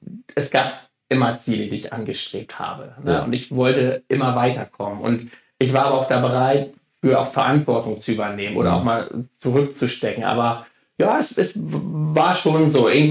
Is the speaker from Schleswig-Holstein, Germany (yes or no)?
yes; Schellhorn, Schleswig-Holstein, Germany; Also ich bin ja im Kreis Plön groß geworden, Schellhorn, Pilz, so die kleine Welt.